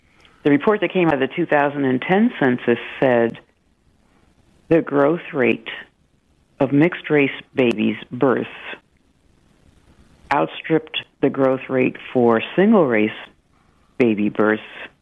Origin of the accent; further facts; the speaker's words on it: New York, United States; We came from New York and went down there without ever expecting any trouble.